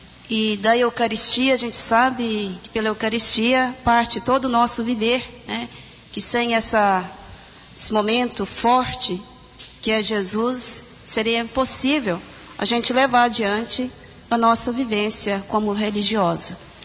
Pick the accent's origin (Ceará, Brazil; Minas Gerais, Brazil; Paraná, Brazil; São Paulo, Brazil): Minas Gerais, Brazil; eu vim de Minas Gerais, trabalho na comunidade de Meleiro